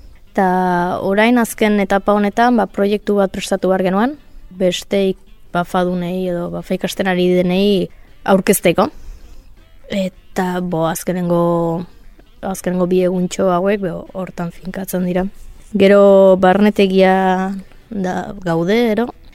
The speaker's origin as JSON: {"language": "Basque", "town": "Hendaye", "region": "Nouvelle-Aquitaine", "country": "France", "said": "Hendaiatik nator, eta 27 urte ditut."}